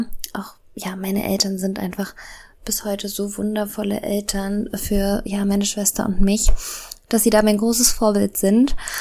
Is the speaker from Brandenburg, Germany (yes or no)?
yes; Brandenburg, Germany; Wir kommen ja aus der Nähe von Berlin.